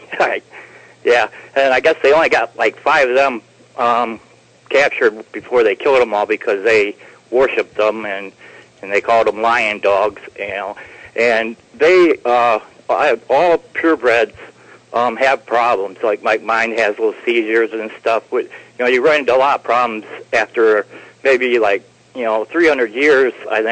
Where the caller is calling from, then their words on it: Ohio, United States; Good evening, Kevin. … from Ohio.